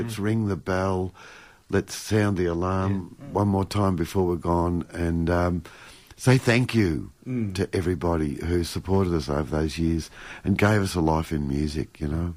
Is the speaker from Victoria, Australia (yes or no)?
yes; Victoria, Australia; I live in southwest Victoria, which is where I grew up pretty much. And we're my Irish ancestors